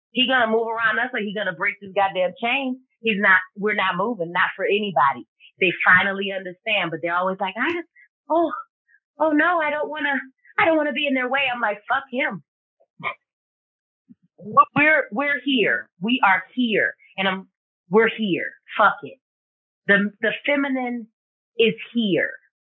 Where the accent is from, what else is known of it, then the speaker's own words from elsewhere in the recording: the South, United States; Yeah, but it's like, it goes against everything I was raised. I was raised in the South.